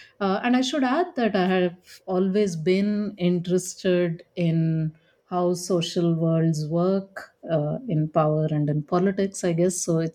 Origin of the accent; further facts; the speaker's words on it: Delhi, India; born there; So I was born in Delhi in India